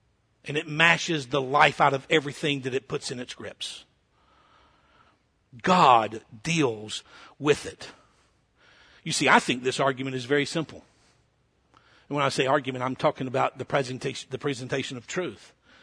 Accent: Kentucky, United States; born there; Now, I was born in Kentucky. My dad was raised in eastern Kentucky.

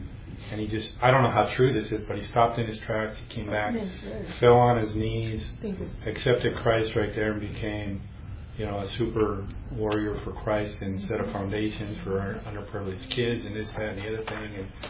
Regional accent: Torrance, California, United States; there's a stadium named for him in my hometown of Torrance, California.

